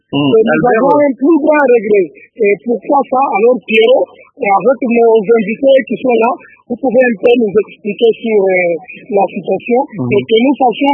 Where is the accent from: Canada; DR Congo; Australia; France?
DR Congo; Kasaï; parce que je suis originaire du Kassai.